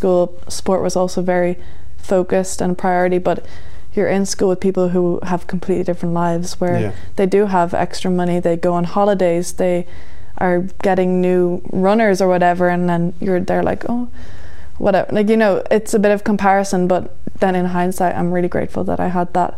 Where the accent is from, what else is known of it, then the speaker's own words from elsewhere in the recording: Enniskerry, County Wicklow, Ireland; I'm really lucky that I grew up in Enniskerry community.